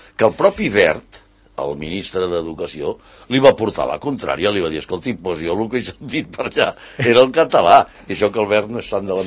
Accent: Tortosa, Catalonia, Spain; accent: Tortosan; Jo parlo tortosí perquè sóc de Tortosa i tota la vida em pensava que havia parlat català

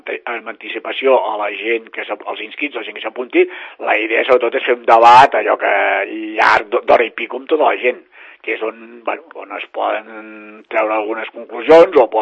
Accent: Sant Cugat del Vallès, Catalonia, Spain; com a catalans i com a Sant Cugatencs

